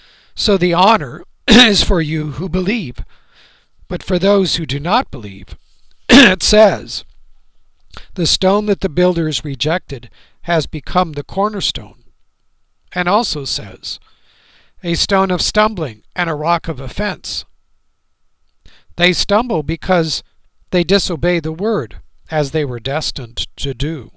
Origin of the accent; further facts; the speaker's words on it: San Jose, California, United States; Most of you know that I was raised in San Jose, which is not far from San Mateo.